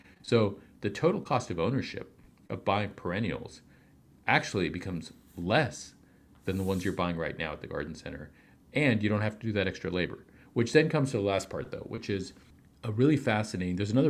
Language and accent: English; Long Beach, California, United States; Just like in California, in my hometown of Long Beach, they have a program